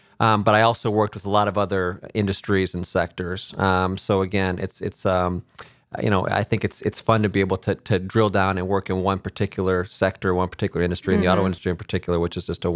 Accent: Ann Arbor, Michigan, United States; Obviously, growing up in Michigan, my father was a small business owner, owned a pharmacy in Ann Arbor, where I grew up.

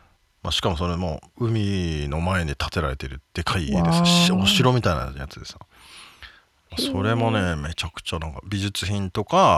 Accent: Toyota, Aichi, Japan; 実は私豊田市出身でございましてですね

